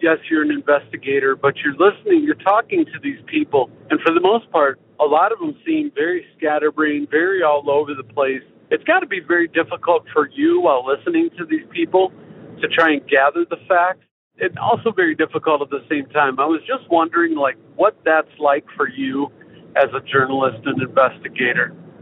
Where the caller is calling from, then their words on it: Independence, Iowa, United States; I'm calling from Independence, Iowa.